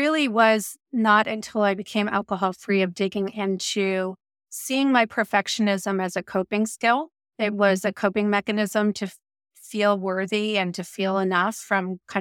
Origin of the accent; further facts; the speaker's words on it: Delaware, United States; I grew up in Delaware.